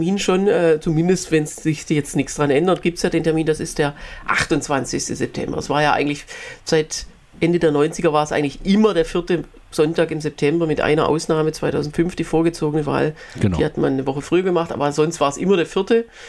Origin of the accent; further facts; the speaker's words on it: Germany; Als Deutscher sage ich immer ja zu einer Wiedervereinigung